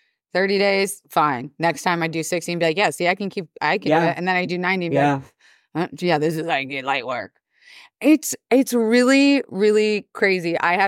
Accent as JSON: {"language": "English", "region": "Florida", "country": "United States", "tie": "born or raised there", "said": "Yeah, no, that was a problem growing up in Florida"}